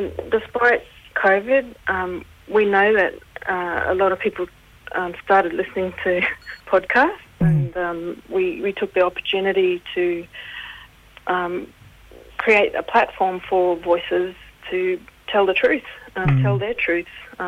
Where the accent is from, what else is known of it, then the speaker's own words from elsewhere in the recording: Cairns, Queensland, Australia; born there; also born or lived in Torres Strait / Darwin; I was born in Cairns and big family there and Torres Strait and Darwin mainly.